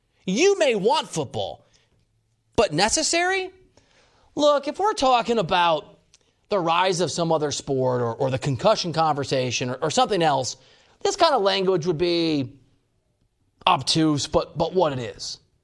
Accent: Iowa, United States; now in Los Angeles, United States; I'm a kid from Iowa, lives in L.A.

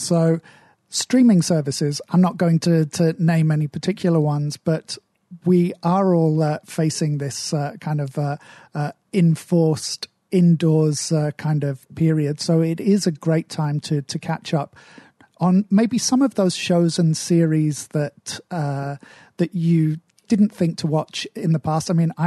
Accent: United Kingdom; I'm British, so, you know, I don't hug anyone I haven't known for at least 20 years.

